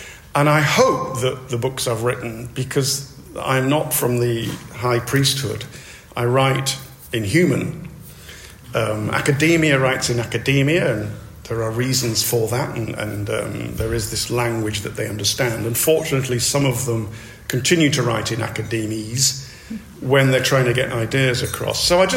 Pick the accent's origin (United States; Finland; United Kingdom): United Kingdom; Yorkshire and the Humber; I'm from Yorkshire.